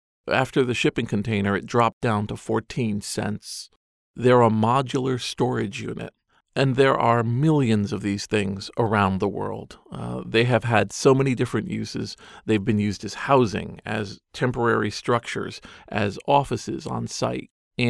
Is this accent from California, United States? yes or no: no; Hopewell Junction, New York, United States; born there; also born or lived in Boston, Massachusetts; In 2009, I moved from Boston, Massachusetts, to come back to New York, to actually the town I was born in, Hopewell Junction, New York.